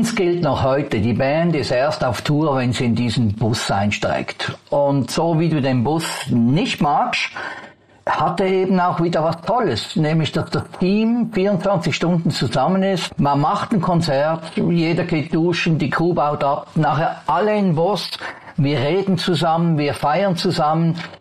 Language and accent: German; Switzerland; wir sind Schweizer